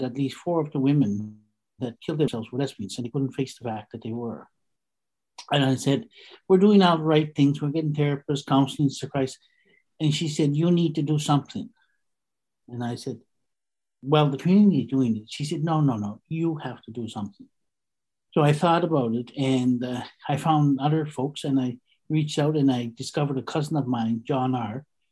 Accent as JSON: {"language": "English", "town": "Eskasoni", "region": "Nova Scotia", "country": "Canada", "tie": "born or raised there", "said": "And I'm an Indian day school survivor. I spent 10 years in the Indian day school in Eskasoni."}